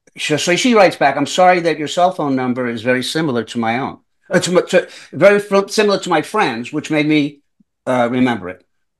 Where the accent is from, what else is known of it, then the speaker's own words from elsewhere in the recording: New York, United States; we celebrate because I'm from New York.